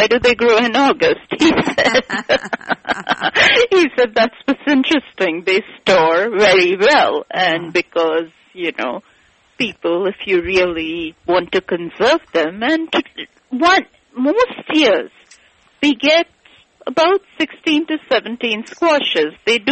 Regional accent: Kolkata, West Bengal, India; I'm actually from Kolkata, India.

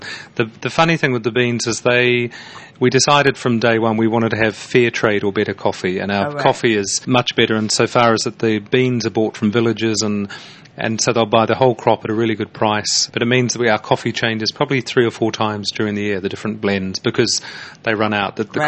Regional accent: New Zealand; now in United Kingdom; I'm a Kiwi

